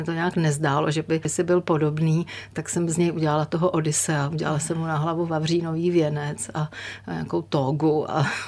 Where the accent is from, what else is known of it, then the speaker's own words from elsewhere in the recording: Tábor, South Bohemian Region, Czechia; now in Prague, Czechia; mám napsané v občance místo narození Praha a žiju tady, ale v Táboře jsem prožila většinu svého dětství